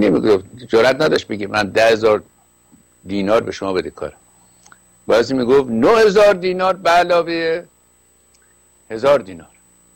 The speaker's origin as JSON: {"language": "Persian", "country": "Iran", "said": "گفتم ما ایرانی هستیم."}